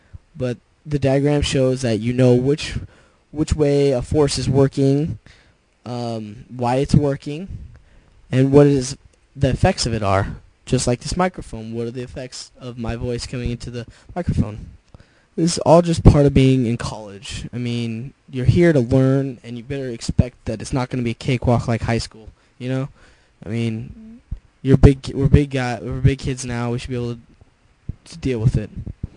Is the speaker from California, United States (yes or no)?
yes; Sonoma, California, United States; I'm from Sonoma, California, which is probably about 45 minutes north of San Francisco, next to Napa. It's in the wine country, the real wine country, that is, anyway.